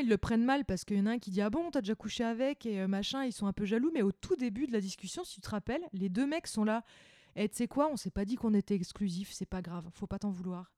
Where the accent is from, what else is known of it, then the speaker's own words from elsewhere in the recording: France; en tant que Française, j'étais beaucoup plus intense et vachement plus jalouse